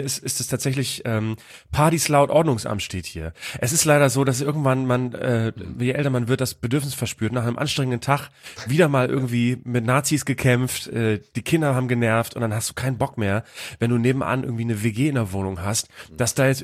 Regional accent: Frankfurt, Hesse, Germany; Naja, so sind wir Frankfurter manchmal.

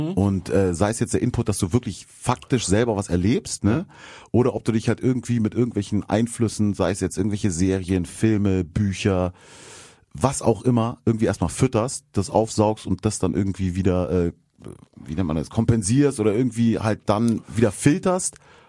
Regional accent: Munich, Bavaria, Germany; Sogar in meiner Heimatstadt in München war das.

